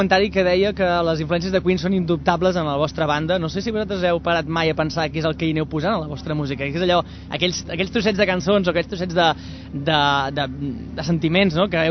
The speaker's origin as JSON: {"language": "Catalan", "town": "Sabadell", "region": "Catalonia", "country": "Spain", "said": "La meva pregunta com a sabadellenc, ja que em tinc aquí per primera vegada"}